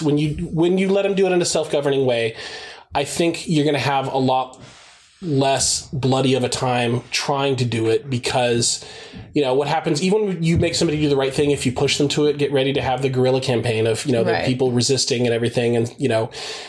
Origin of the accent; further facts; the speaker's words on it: Houston, Texas, United States; growing up in Houston, it was like, yeah, it's the South, but it's like super cosmopolitan because it's an oil city.